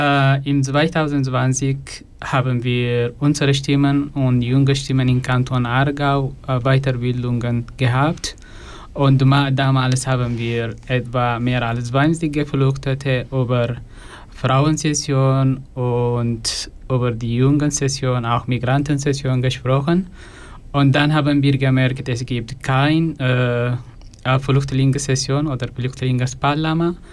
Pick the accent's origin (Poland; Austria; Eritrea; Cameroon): Eritrea; German is a second language; moved away as an adult; now in Switzerland; Ursprünglich bin ich aus Eritrea und ich lebe in der Schweiz seit 5 Jahren.